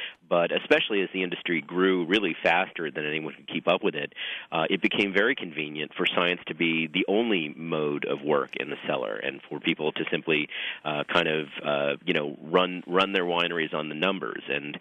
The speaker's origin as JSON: {"language": "English", "region": "New York", "country": "United States", "tie": "born or raised there", "said": "Well, I grew up in New York, and I grew up with, obviously, a fair amount of European wine, but also a fair amount of California wine."}